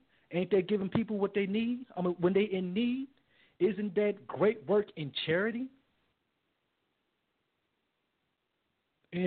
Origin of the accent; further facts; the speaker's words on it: Chicago, Illinois, United States; The Sunday church people, I'm from Chicago. Every block you go on, you go see churches.